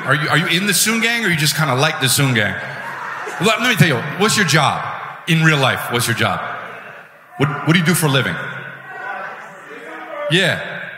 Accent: Bessemer, Colorado, United States; We're from Bessemer, and we are, first and foremost

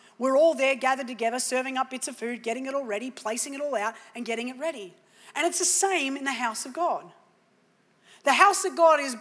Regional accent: Australia; now in United States; I'm an Australian in America, no idea.

